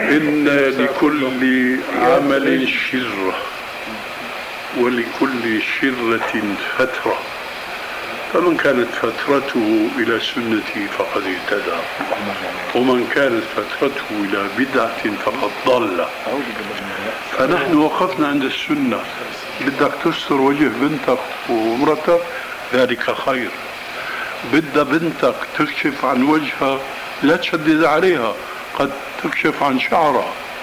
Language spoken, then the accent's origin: Arabic; Syria; وبيقولوا عندنا في الشام عبارة مأخوذة من حديث صحيح